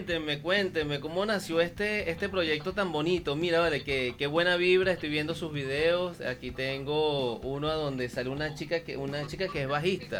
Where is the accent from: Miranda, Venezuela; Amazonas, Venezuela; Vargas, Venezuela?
Miranda, Venezuela; para nosotros que somos latinos, que como lo acaba de decir, muchos dirán, bueno, préstale, le gusta el rock viniendo de los Valles del Tuy